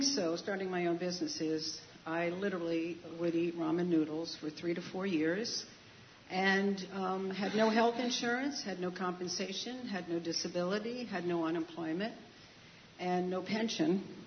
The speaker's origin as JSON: {"language": "English", "town": "Dryden", "region": "New York", "country": "United States", "said": "I'm from Dryden. I own a bed and breakfast there."}